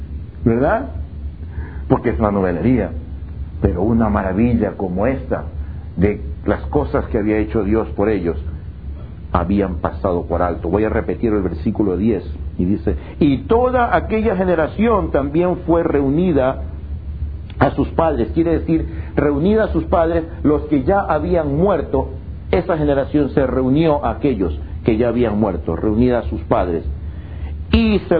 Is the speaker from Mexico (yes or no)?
no; Ecuador; en mi país, Ecuador, le dicen lágrimas de cocodrilo